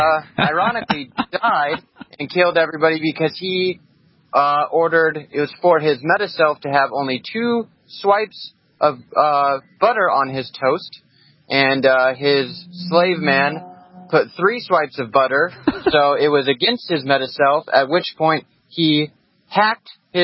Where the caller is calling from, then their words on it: California, United States; From Southern California.